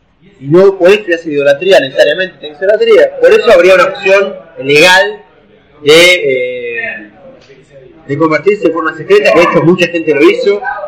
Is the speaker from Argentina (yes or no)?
yes; Buenos Aires, Argentina; Imagínense, nosotros crecimos en Capital Federal, creo que todos, ¿no?